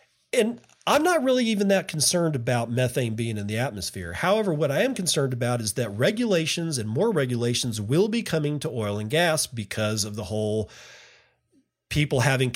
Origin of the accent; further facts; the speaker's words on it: Texas, United States; I'm like just south of the Anadarko petroleum basin, and I grew up in the Permian basin